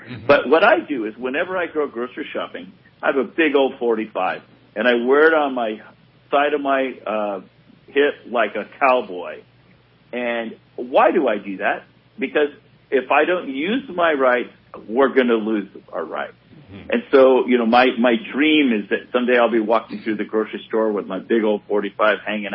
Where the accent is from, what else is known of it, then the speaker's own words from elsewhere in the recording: Ohio, United States; Now, I'm from Ohio. I know it's different in California, but in Ohio, we have constitutional carry.